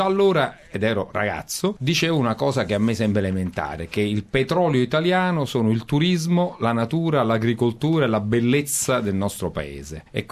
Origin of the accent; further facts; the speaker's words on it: Salerno, Campania, Italy; Io ero consigliere comunale della mia città natale, che è Salerno